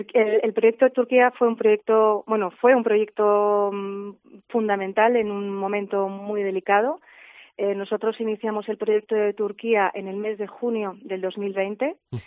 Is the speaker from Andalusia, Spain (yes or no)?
no; Miranda de Ebro, Castile and León, Spain; también es la ciudad donde nosotros nacimos. Nosotros somos de Miranda de Ebro